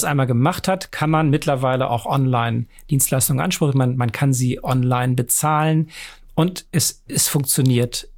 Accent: Hamburg, Germany; also born or lived in Bremen; Ich bin zwar in Bremen geboren, aber ja nach einigen Jahren dann weggezogen. Ich fühle mich durch und durch als Hamburger.

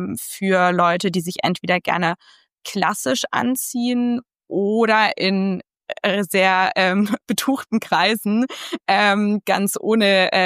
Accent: Munich, Bavaria, Germany; Ja, da muss ich leider als Münchnerin total reingrätschen

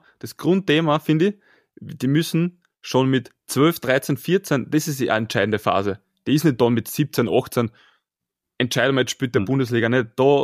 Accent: Austria; Also als Österreicher dort musst du nochmal ein Stück halt besser sein, damit du akzeptiert wirst überhaupt.

